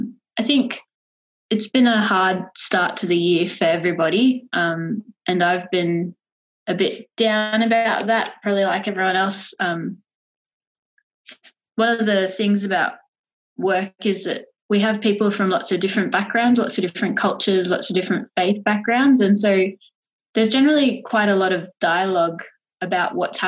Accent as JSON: {"language": "English", "region": "New South Wales", "country": "Australia", "tie": "born or raised there", "said": "So I grew up in the Inner West, which is only about a 20-minute drive from Auburn."}